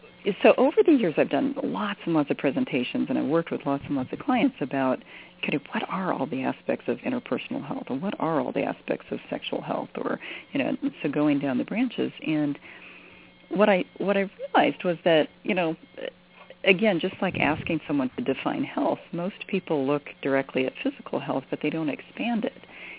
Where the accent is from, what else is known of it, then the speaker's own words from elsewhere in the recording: Colorado, United States; moved away; You know, I grew up in Colorado and we had pine trees around. But when I moved here to North Carolina, it's been fascinating how much I need hardwoods around me.